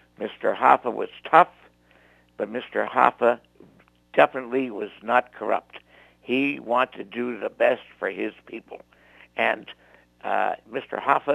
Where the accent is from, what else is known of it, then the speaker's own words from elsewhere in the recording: Canada; Me being a Canadian, didn't have to worry about that.